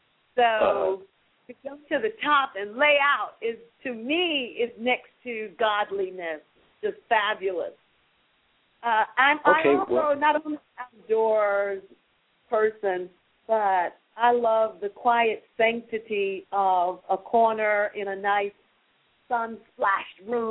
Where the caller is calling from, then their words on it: Atlanta, Georgia, United States; I'm calling from Atlanta, Georgia.